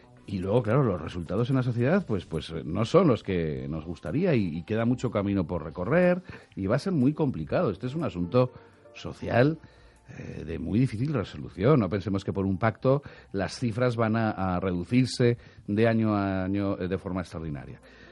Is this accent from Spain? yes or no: yes; Jaca, Aragon, Spain; que no por ser de mi tierra, que somos paisanos